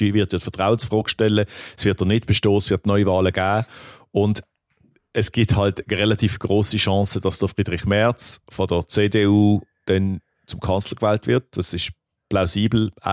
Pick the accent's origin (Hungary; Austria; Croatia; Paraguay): Hungary; das darf ich als Ungar sagen.